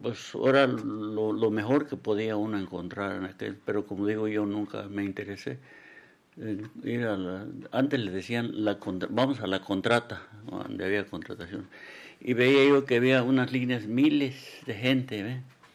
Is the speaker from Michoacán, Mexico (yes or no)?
yes; Huetamo, Michoacán, Mexico; En mi pueblo, Huetamo.